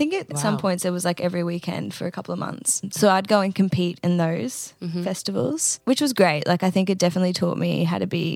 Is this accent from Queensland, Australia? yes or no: yes; Mackay, Queensland, Australia; now in Brisbane, Australia; I grew up in Mackay in North Queensland, and I moved to Brisbane in 2018